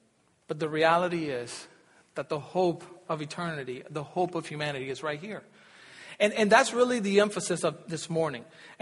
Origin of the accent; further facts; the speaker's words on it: United States; And one thing I realized about being an American is that we don't like confrontation, for the most part, okay?